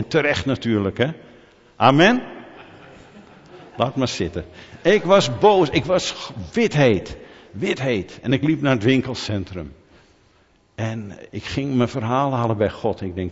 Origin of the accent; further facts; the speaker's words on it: Netherlands; Ik ben een Nederlander en ik heb enigszins Fries bloed via mijn opa.